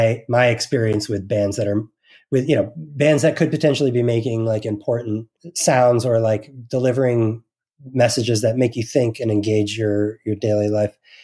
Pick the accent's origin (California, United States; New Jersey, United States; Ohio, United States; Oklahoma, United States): New Jersey, United States; growing up in New Jersey, we were sort of in the epicenter, this weird, like, passing through place between the centralized place between New York, Boston, Philadelphia, and DC.